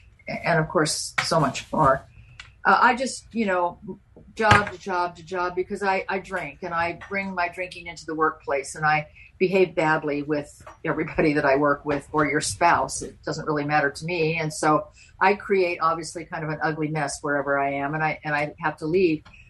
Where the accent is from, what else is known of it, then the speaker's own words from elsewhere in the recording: Newport Beach, California, United States; I grew up in Newport Beach, about 50 miles south of LA.